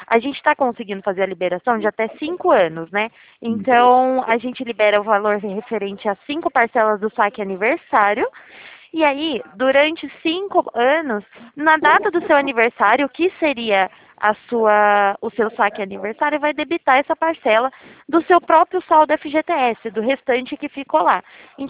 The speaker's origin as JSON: {"language": "Portuguese", "region": "São Paulo", "country": "Brazil", "said": "eu sou daqui de São Paulo."}